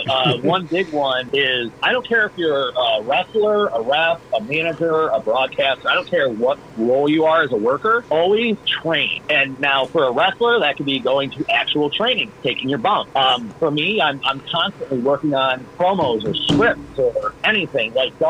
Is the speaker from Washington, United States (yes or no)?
no; Pittsburgh, Pennsylvania, United States; I get it too because I grew up in Pittsburgh.